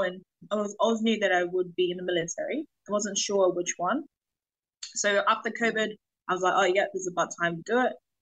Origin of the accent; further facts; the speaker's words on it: Tonga; now in New Zealand; I come from Tonga. I was actually born there, Aonua Ewa.